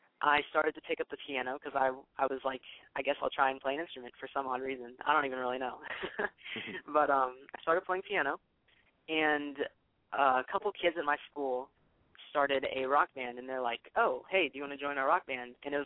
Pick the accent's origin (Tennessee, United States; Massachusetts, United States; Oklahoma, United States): Tennessee, United States; also born or lived in Long Beach, California; I was born in Long Beach, California, and lived there about 6 years of my life. Then we moved out to Memphis, Tennessee, and lived there during my middle school years